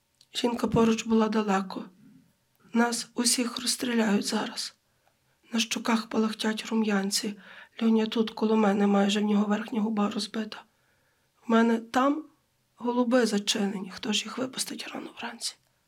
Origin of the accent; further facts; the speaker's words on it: Zhovkva, Lviv Oblast, Ukraine; born there; Я народилася в Жовкві, це місто недалеко від Львова.